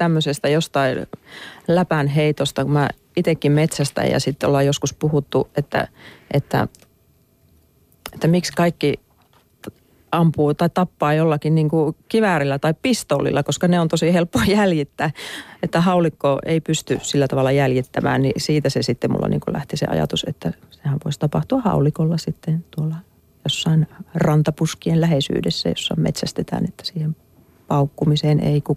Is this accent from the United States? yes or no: no; Oulu, North Ostrobothnia, Finland; Toki se on varmaan hyvin paljon semmoinen oulumainen, kun mä oon itse Oulusta kotosi.